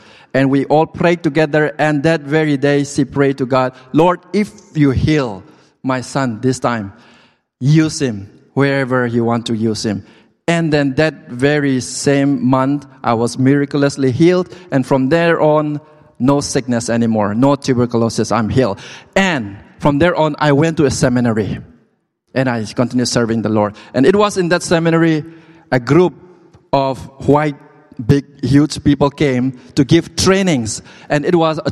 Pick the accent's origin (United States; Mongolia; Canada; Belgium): Mongolia; now in New Delhi, India; I called my wife to send a picture of my baby's bum to prove that we are from Mongolia, and it did. But right now I live in New Delhi with my wife and a daughter who is 2 years old.